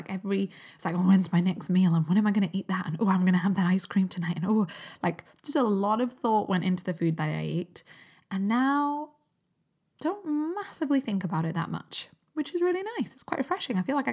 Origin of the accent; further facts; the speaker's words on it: Newcastle upon Tyne, North East England, United Kingdom; because I grew up in Newcastle